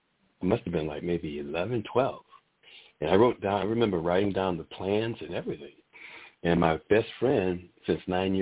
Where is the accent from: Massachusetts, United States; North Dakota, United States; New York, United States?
Massachusetts, United States; New Bedford; I was able to drive down to my hometown of New Bedford, which is about 45 minutes east of Boston, and I went back to my neighborhood, my old neighborhood.